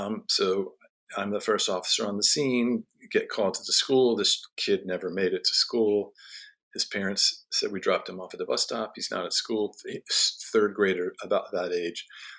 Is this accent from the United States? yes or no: yes; Washington, District of Columbia, United States; And so I'm from Washington, D.C., That's where I grew up.